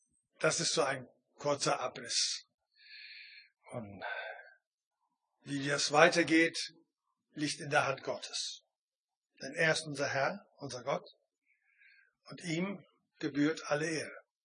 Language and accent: German; Neumünster, Schleswig-Holstein, Germany; Ich bin eigentlich auch Holsteiner. Ich komme aus Neumünster, da bin ich groß geworden, aufgewachsen